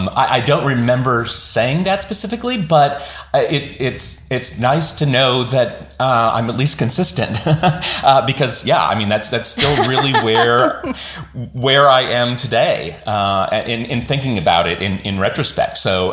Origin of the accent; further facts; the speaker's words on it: Washington, United States; I grew up in Washington State doing regional and community theater starting at the age of 8.